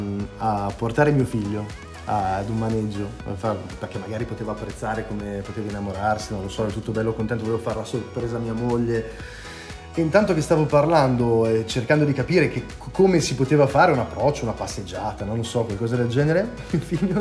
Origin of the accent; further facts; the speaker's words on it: Lombardy, Italy; c'era una gincana dalle mie parti, perché ci sono diversi maneggi nella campagna cremonese.